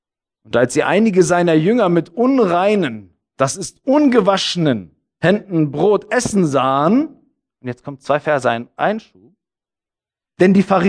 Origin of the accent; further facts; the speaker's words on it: Northern Germany, Germany; Ich bin aus Norddeutschland. Deswegen habe ich nicht so diese Feelings in mir.